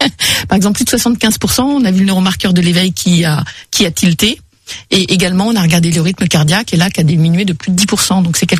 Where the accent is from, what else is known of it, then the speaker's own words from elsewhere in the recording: Brittany, France; Moi, je suis bretonne, donc ça me parle beaucoup.